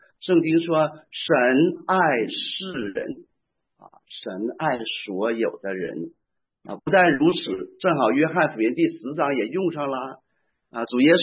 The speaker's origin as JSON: {"language": "Chinese", "region": "Northeast China", "country": "China", "accent": "Northeastern", "said": "好像我们东北话说有几把刷子的哈"}